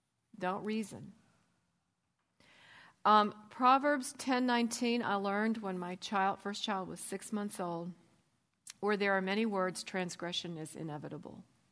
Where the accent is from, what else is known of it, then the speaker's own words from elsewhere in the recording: Montana, United States; I'll never forget growing up in Montana when I was tiny.